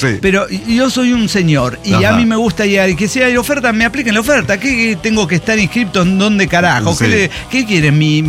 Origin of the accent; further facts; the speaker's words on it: Mexico; soy mexicano.